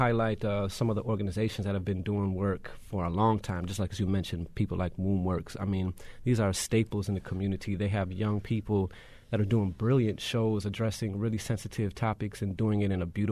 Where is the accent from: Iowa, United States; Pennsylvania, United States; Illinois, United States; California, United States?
Illinois, United States; Chicago; No, this is Chicago. I'm from Chicago.